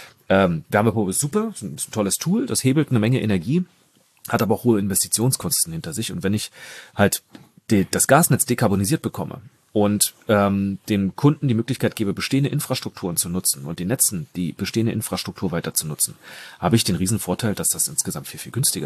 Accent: Norderstedt, Schleswig-Holstein, Germany; ich komme aus Norderstedt oder habe dort mein Wahlkreis.

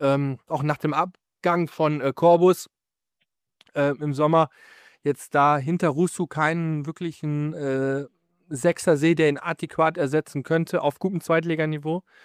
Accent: North Rhine-Westphalia, Germany; ich komme ja aus der Nähe von Ostwestfalen

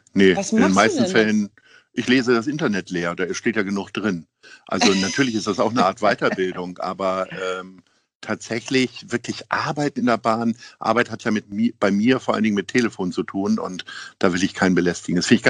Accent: Hamburg, Germany; wie diszipliniert sind wir Hamburger denn?

